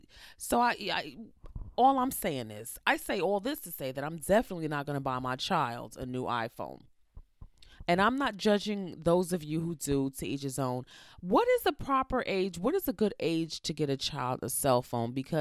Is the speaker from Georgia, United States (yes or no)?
no; New York, United States; I grew up in New York. I haven't been to New York since 2006, I believe.